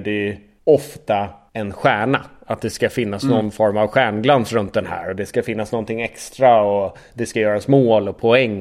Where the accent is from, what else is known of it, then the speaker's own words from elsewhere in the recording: Sweden; now in Switzerland; Men jag tror att man som svensk på något sätt, när man kommer utomlands och spelar, så försöker man bli en i gänget väldigt fort